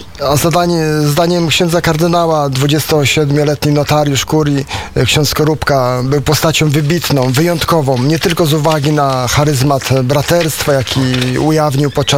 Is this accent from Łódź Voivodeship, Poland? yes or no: yes; Pabianice, Łódź Voivodeship, Poland; Ja pochodzę z Podpabianic, także jest również tam w Łodzi przed katedrą od 30 lat pomnik